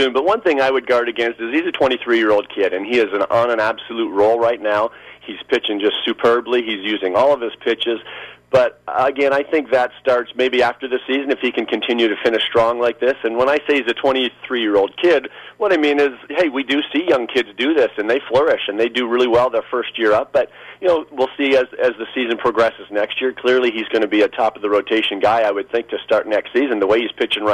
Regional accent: Windsor, Ontario, Canada; being Canadian, I mean, I see the Jays a little bit, but I'm a Windsor boy, which is right on the border of Detroit, so I actually grew up a Tiger fan all my life.

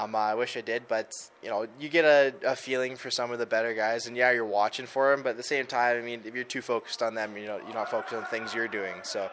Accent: Winnipeg, Manitoba, Canada; Well, yeah, I'm from Winnipeg, so I have to have some Jets.

